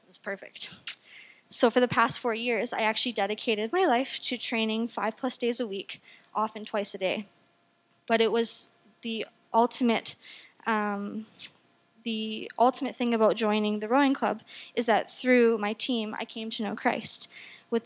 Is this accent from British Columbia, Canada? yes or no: yes; Langley, British Columbia, Canada; So I grew up in Langley, raised by my mom, Teresa.